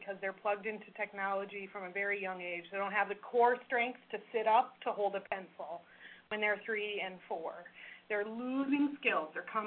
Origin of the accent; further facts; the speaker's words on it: Kodiak, Alaska, United States; I'm from Kodiak, born and raised, and home, doing good work, I hope.